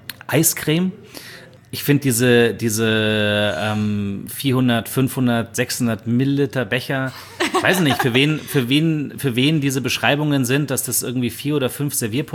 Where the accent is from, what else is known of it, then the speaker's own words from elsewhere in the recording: Germany; wir natürlich auch als Deutsche ja schon eher gewohnt sind, dass der Salzgehalt ein bisschen höher ist, siehe unser täglich Brot